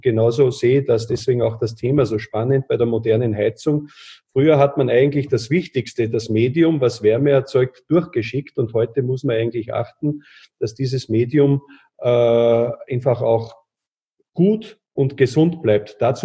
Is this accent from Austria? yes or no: yes; Austria; gerade bei uns in Österreich